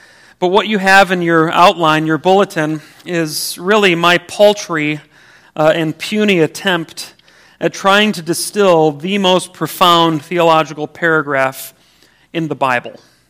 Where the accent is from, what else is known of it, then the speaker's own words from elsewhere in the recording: Racine, Wisconsin, United States; or I grew up in Racine, you got the Root River right there